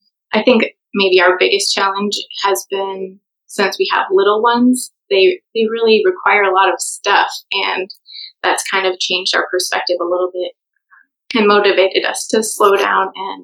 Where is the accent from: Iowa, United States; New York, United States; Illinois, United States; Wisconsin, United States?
Wisconsin, United States; born there; moved away as an adult; also born or lived in Minnesota; I've always lived in the Midwest. I was born in Wisconsin near Lake Michigan, and I moved to Minnesota for college.